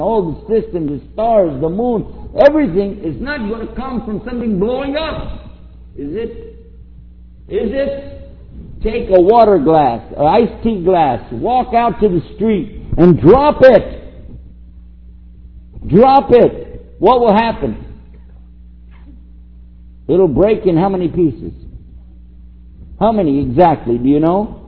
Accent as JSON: {"language": "English", "town": "Washington", "region": "District of Columbia", "country": "United States", "said": "Kind of like, I'm from Washington, D.C. We get a lot of hot air over there, especially election time."}